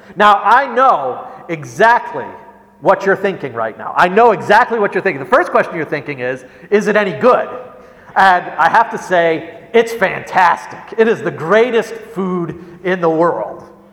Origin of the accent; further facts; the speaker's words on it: Rochester, New York, United States; And Rochester, New York, my hometown, what is Rochester, New York known for in terms of food?